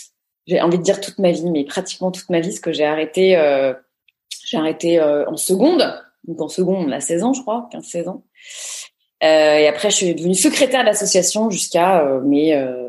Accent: Neuilly-sur-Seine, Île-de-France, France; Alors, je suis née à Paris. J'ai grandi à Neuilly-sur-Seine avec une sœur jumelle et un petit frère

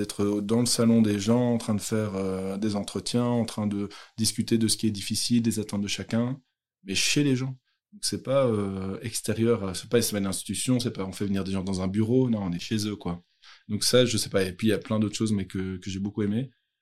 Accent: Brussels, Belgium; suis un être humain de 32 ans, bientôt 33. Je suis papa de deux enfants. J'habite à Pontassel. Je suis originaire de Bruxelles.

